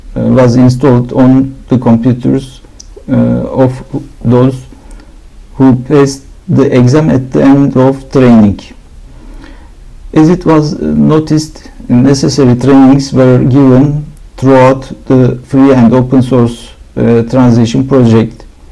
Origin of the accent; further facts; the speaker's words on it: Istanbul, Turkey; I am from Istanbul.